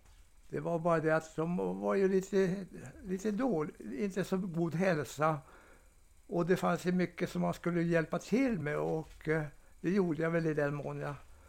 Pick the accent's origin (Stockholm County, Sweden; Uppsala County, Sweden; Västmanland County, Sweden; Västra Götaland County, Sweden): Uppsala County, Sweden; Heby; Ja, Heby heter trakten där, ja. Utanför Sala.